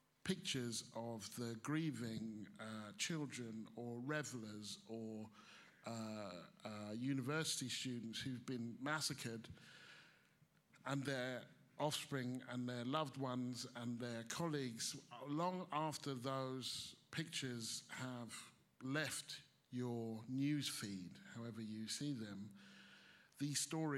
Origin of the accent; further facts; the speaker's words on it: United Kingdom; explain this to me, I'm British, I don't understand